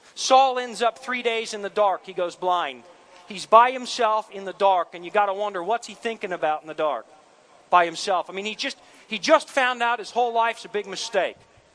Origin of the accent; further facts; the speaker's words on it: Canada; I'm Canadian. We have premiers.